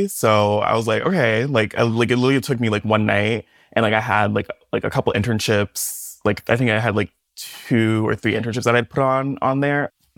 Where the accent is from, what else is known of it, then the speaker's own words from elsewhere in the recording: Michigan, United States; now in New York, United States; okay, like I'm in New York, like, but I'm like from Michigan. I was like, do I have to pay Michigan taxes?